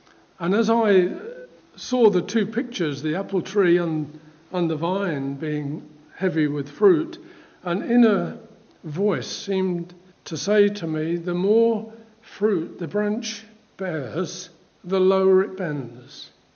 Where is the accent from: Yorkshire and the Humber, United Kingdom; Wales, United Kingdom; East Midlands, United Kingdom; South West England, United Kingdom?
East Midlands, United Kingdom; Holbeach Marsh; born there; I was born in Holbeach Marsh, for those of you who know where that is. And that's real country.